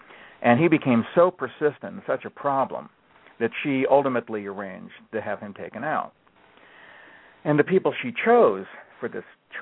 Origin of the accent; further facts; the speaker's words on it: Columbus, Ohio, United States; And Columbus, Ohio was still, despite the fact it's now the largest city in Ohio, in many ways it's still a very small town. And I grew up with the son of the clerk of courts for Franklin Count